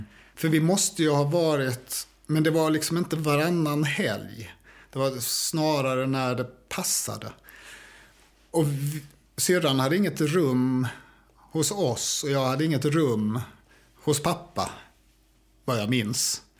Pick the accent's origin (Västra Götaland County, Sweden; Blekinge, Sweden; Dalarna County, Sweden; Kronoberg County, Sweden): Blekinge, Sweden; Karlshamn; born or raised there; also born or lived in Stockholm